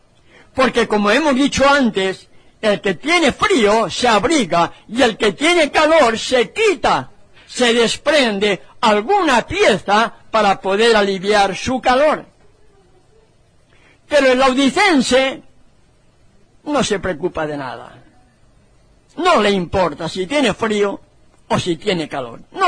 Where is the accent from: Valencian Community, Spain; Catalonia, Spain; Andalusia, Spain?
Valencian Community, Spain; Valencia; En Valencia, en la tierra donde yo nací y me crié